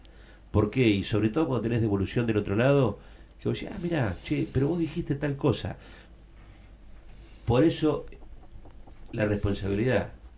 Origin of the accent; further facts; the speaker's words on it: La Madrid, Tucumán, Argentina; Loco, yo soy de La Madrid. Y si no lo conocés, vení que te lo voy a hacer conocer.